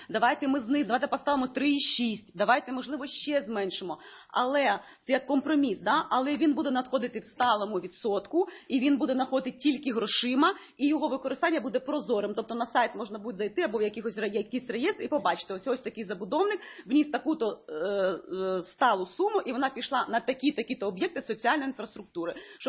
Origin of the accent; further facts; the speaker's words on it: Kyiv, Ukraine; Це те, що я особисто вам можу сказати, як киянка, те, що я бачу.